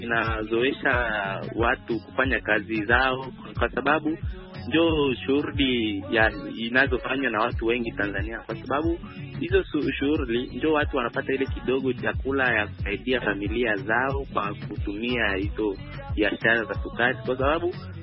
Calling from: Kalemie, Tanganyika, DR Congo; natokea Kalemi DRC.

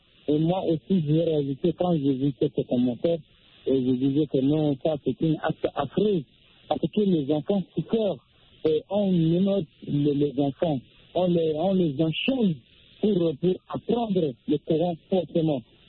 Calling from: Central African Republic; Bonsoir, moi je suis de la Centrafrique.

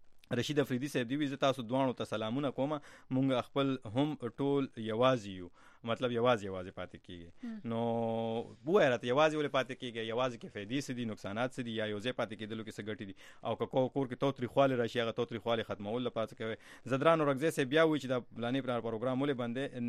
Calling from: Dubai, United Arab Emirates; زه د دوبۍ نه یم

